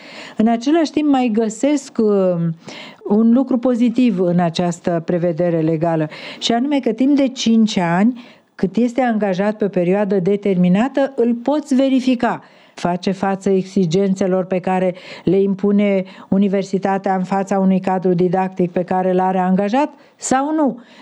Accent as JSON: {"language": "Romanian", "town": "Drobeta-Turnu Severin", "region": "Mehedinți County", "country": "Romania", "said": "Zic: de la Turnul Severin."}